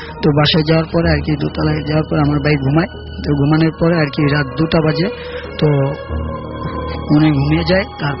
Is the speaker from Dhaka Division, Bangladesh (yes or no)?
no; Bhola, Barisal Division, Bangladesh; আমি ভোলা থেকে এসেছি।